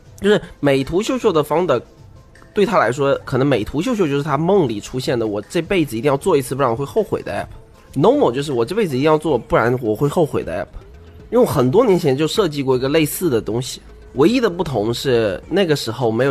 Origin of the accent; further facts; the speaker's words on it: Fujian, China; 我们福建人就老讲成 Nomo 啊。